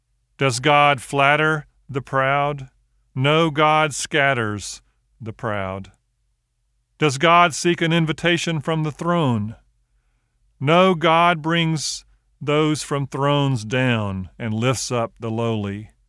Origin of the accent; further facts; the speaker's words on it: Georgia, United States; As I grew up in South Georgia, our family had a wonderful gathering on Christmas Eve.